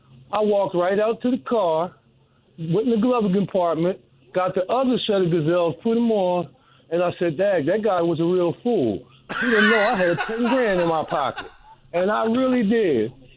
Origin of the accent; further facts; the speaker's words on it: Philadelphia, Pennsylvania, United States; now in Las Vegas, United States; But I'm from Philadelphia. I live in Las Vegas now. So I had just settled a lawsuit back in Philadelphia about 11 years ago.